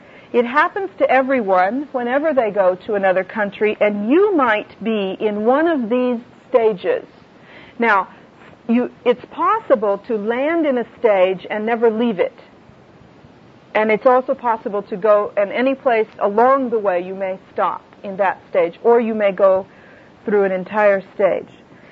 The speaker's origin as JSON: {"language": "English", "country": "United States", "said": "I am not Japanese. I am American."}